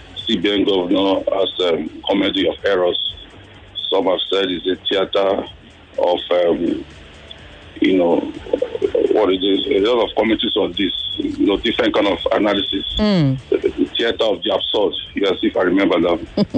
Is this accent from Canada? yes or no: no; Nigeria; it's sad for me as a Nigerian